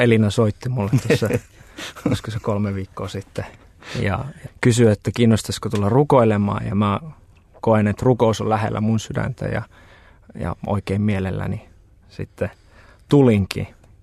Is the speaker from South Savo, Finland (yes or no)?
yes; Mikkeli, South Savo, Finland; oon kotoisin Mikkelistä. Lapsena jo tulin uskoon